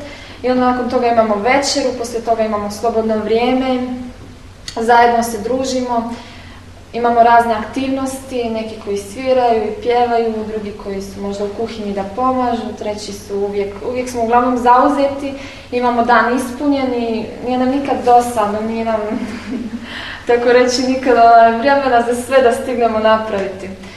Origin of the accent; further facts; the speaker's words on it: Sarajevo, Federation of Bosnia and Herzegovina, Bosnia & Herzegovina; Ja sam iz Sarajeva gdje sam prošla 5 godina rata, od 92. do 96. tako da. I kada sam imala 9 godina, 8 godina, rat je počeo.